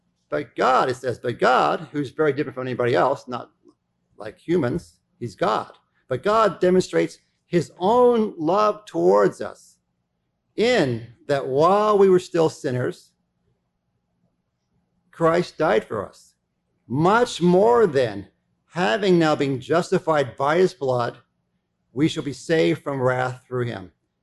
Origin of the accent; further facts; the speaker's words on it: Australia; I go back to the church area where I grew up in Australia.